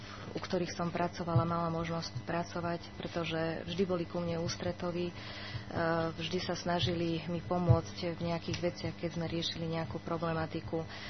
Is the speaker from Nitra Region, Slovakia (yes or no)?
yes; Štúrovo, Nitra Region, Slovakia; now in Bratislava, Slovakia; pochádzam zo Štúrova, 17 rokov, ale už bývam v Bratislave v Ružinove.